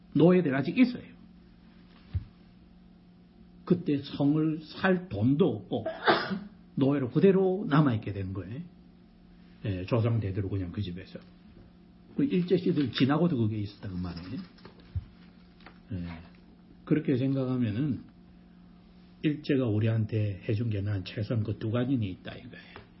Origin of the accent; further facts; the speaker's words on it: Busan, South Korea; 내가 어릴 때도 안다고. 내가 부산에서 자랐기 때문에 중간에 일본 사람들이 자기들 관사로 만들어 놓고 떠난 데가 있는데